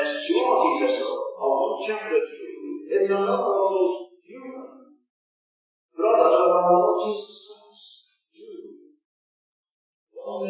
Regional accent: Liverpool, North West England, United Kingdom; We had brethren in my hometown of Liverpool years ago who used to tell us this.

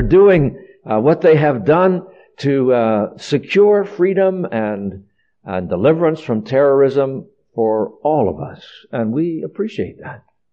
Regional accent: Philadelphia, Pennsylvania, United States; because I come from Philadelphia

